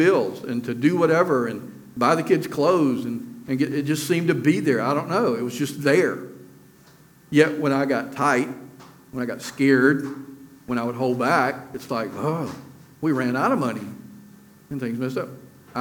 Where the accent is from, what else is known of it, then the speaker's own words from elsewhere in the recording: Alabama, United States; The states that give the most per person are Mississippi, Alabama, my home state, and Tennessee.